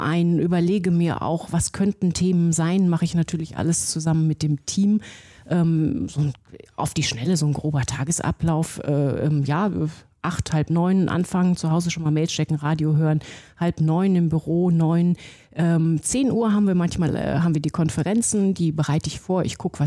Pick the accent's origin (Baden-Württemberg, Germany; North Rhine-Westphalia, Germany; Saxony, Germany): North Rhine-Westphalia, Germany; Dortmund; also born or lived in Cologne / Münster; ich bin ja ein NRW-Gewächs. Also ich bin in Köln geboren, ich bin in Dortmund aufgewachsen, ich habe in Münster studiert, bin dann ins Bergische Land.